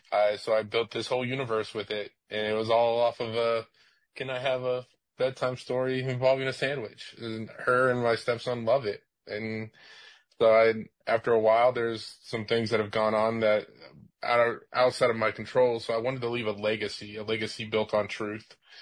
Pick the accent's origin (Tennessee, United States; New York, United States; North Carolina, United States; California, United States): California, United States; also born or lived in Pensacola, United States; now in Arizona, United States; Well, I grew up near Death Valley in California. Plus, I've lived in Pensacola, Florida, as well as here.